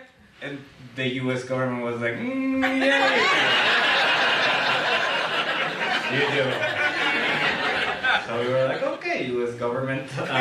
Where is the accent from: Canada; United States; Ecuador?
Ecuador; I'm from Ecuador. If you don't know how to call people from Ecuador, we're called Ecuadorables.